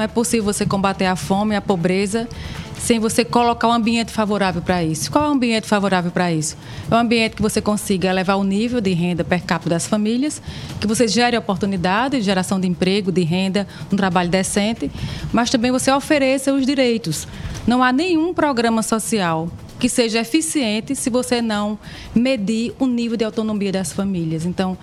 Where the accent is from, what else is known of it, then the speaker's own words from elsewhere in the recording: Pombal, Paraíba, Brazil; Quando o ensino superior completou 100 anos no Brasil, foi o período que chegou o ensino superior na Paraíba. Lá na Paraíba não, no sertão.